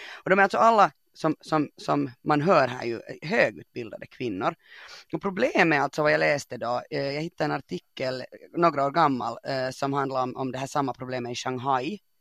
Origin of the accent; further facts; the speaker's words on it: Finland; jag kommer från Finland, jag har lite andra förutsättningar.